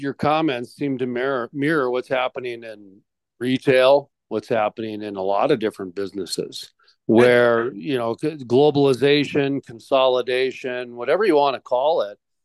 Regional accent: Minnesota, United States; I grew up in Minnesota.

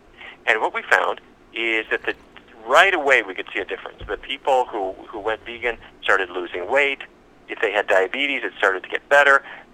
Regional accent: Fargo, North Dakota, United States; now in Washington, D.C., United States; My office in Washington, D.C., you know, I grew up in Fargo, but my office is now here in Washington, D.C.

